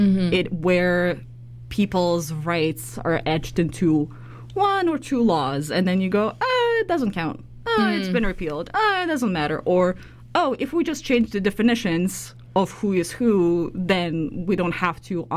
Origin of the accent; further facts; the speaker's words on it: Russia; English is a second language; I am not from Canada. I was born and raised in Russia.